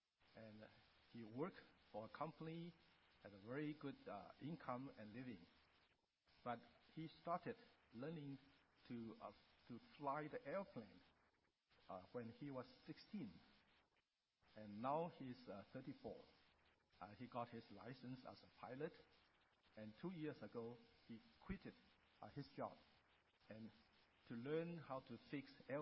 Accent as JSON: {"language": "English", "country": "Taiwan", "tie": "born or raised there", "first_language": "Hokkien", "second_language": "English", "said": "My first language was Amoy, Hokkien, or Taiwanese. Taiwan way. How many can understand Taiwan way? A little bit. That's my mother tongue. I learned to speak Mandarin, Putonghua, when I got to Taiwan at the age of 7."}